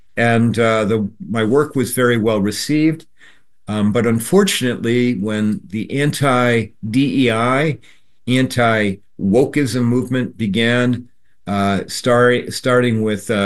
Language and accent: English; Cedar Rapids, Iowa, United States; I grew up in Cedar Rapids